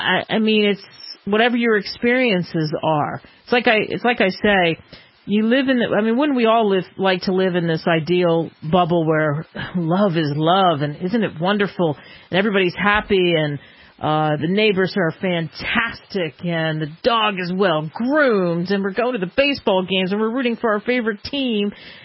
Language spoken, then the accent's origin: English; California, United States; I grew up in California. There was no color in my family.